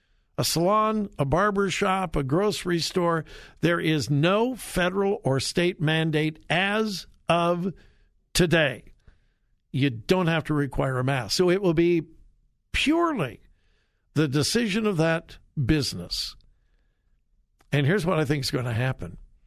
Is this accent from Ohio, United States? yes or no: yes; Columbus, Ohio, United States; we're from out of town. We're from Columbus, and we're just up here over the weekend